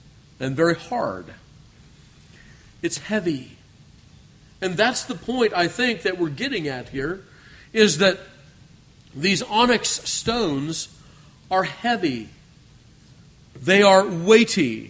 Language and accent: English; California, United States; Where we grew up in Southern California, in the desert up there, there was quartz everywhere.